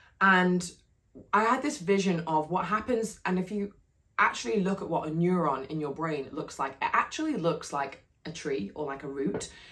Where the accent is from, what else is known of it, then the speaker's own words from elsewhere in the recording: England, United Kingdom; So I'm Northern English, and I actually am a bit Norwegian too. Fun fact for you.